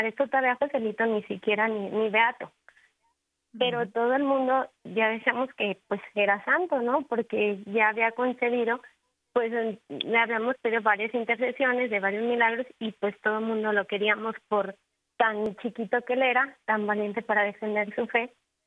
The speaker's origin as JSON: {"language": "Spanish", "town": "Sahuayo", "region": "Michoacán", "country": "Mexico", "said": "yo soy de Saguayo, Michoacán. Aquí en la tierra cristera natal de nuestro niño José Sánchez del Río."}